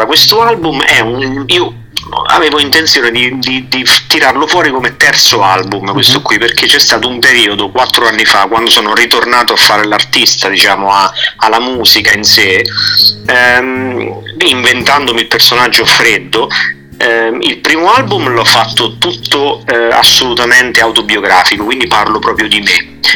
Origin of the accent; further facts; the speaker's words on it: Marche, Italy; also born or lived in Saudi Arabia / Pakistan; sono cresciuto in Arabia Saudita, in Pakistan fino a 8 anni. I miei genitori per lavoro mi hanno portato, me e mio fratello, insomma, in giro per l'Asia, e poi sono ritornato, ho vissuto la mia vita tra le colline e il mare delle Marche